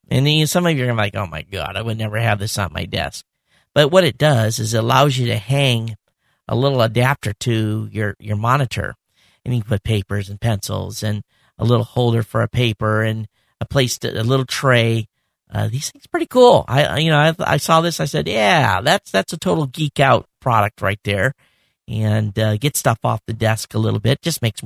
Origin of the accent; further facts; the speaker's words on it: Hawaii, United States; And I didn't tell him I was from Hawaii, and I thought, well, this is kind of cool.